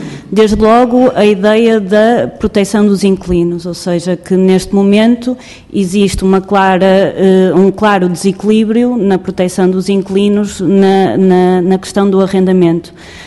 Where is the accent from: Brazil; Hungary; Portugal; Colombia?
Portugal; Porto, Norte; eu sou do Porto